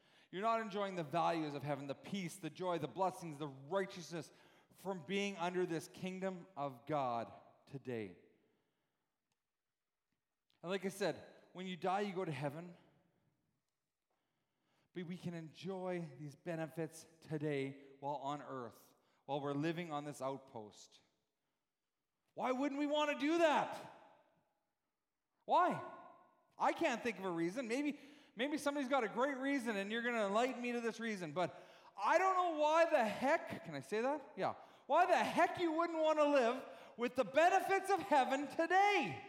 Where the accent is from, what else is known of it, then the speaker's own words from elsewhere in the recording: Canada; moved away; Most of us have left Canada, okay? And where you go as a Canadian citizen, you most of us will say, I represent Canada when you go there, right?